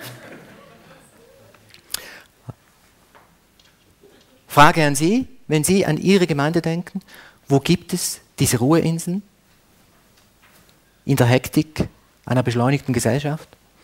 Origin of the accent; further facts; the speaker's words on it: Switzerland; Also bei uns in der Schweiz ist es sehr verpönt, also im öffentlichen Raum liegen, Siesta machen.